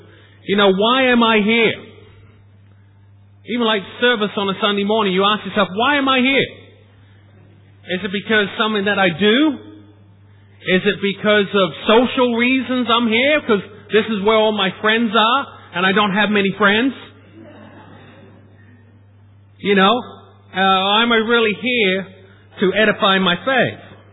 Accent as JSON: {"language": "English", "town": "Norwich", "region": "East of England", "country": "United Kingdom", "tie": "born there", "also_born_or_lived": "London", "moved": "as an adult", "said": "Originally from, I was born in Norwich, England. I'm a Norfolk boy."}